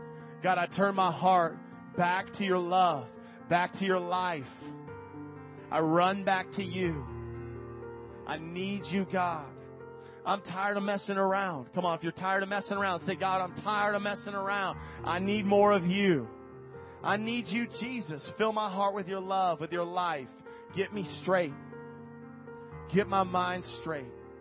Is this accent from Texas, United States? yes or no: no; Nikiski, Alaska, United States; I came from Nikiski with nothing. Barely could read.